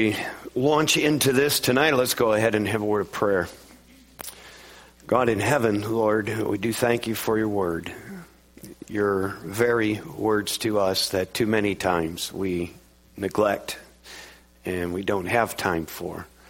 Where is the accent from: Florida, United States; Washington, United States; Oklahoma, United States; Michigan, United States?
Michigan, United States; I recall going to the Henry Ford Museum in Detroit when I was a kid growing up in Michigan.